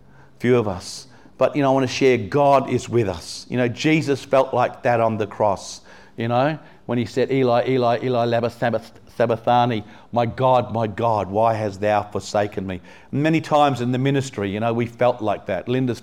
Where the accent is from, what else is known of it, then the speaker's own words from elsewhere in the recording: England, United Kingdom; now in Perth, Australia; We left England. I'm from England originally. I'm Anglo-Indian, born in England. And we left the great Southampton.